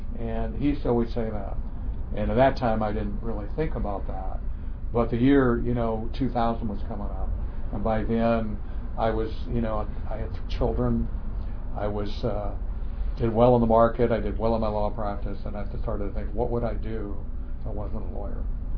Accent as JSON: {"language": "English", "town": "San Francisco", "region": "California", "country": "United States", "tie": "born or raised there", "said": "Way back when, I grew up in San Francisco. I was going to be a dentist."}